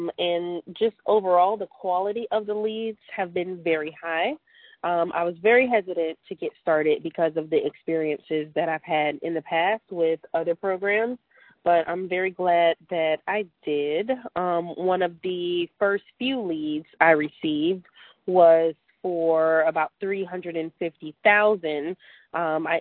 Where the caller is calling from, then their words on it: Florida, United States; I'm calling in from South Florida.